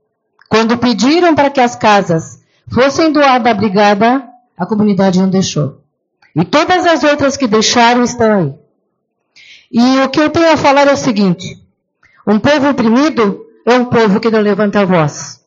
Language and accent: Portuguese; São Marcos, Brazil; born there; Eu nasci em São Marcos, sou moradora do 5º Distrito, do final, já perto do 4º. Vivi 42 anos até aqui, graças a Deus, com o pé fincado nesse chão.